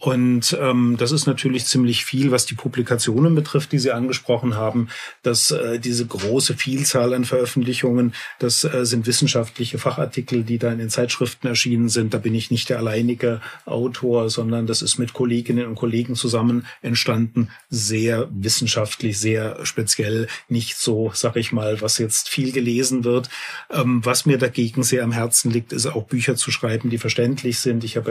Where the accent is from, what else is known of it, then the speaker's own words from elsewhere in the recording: Rhineland-Palatinate, Germany; moved away; ich bin 54 Jahre alt. Ich komme ursprünglich, das darf man ja im Saarland gar nicht so sagen, ich komme aus der Pfalz, aber bin hier jetzt inzwischen seit gut 7 Jahren im Saarland wirklich heimisch geworden